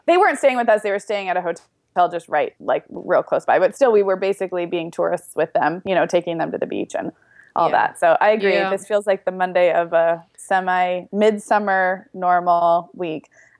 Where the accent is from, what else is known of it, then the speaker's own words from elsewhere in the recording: Santa Barbara, California, United States; we drove up to Santa Barbara, which is where I grew up, where my parents have just finished the house that they built.